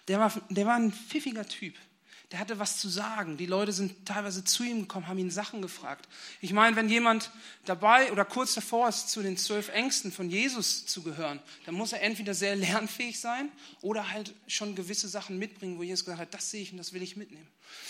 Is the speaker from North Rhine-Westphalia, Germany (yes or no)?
yes; North Rhine-Westphalia, Germany; in meiner alten Gemeinde, ich komme aus der Nähe von Bielefeld